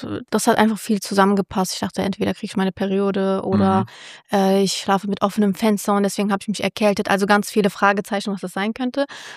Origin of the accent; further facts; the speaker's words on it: Cologne, North Rhine-Westphalia, Germany; ich bin 28, ich komme aus Köln